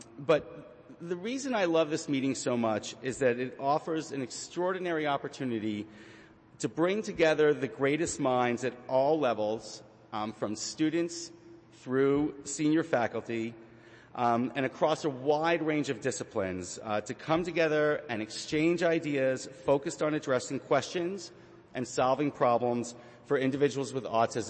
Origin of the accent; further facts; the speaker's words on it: New York, United States; So as a child growing up in the New York City area, I remember taking trips with my family down I-95 to D.C. or to Florida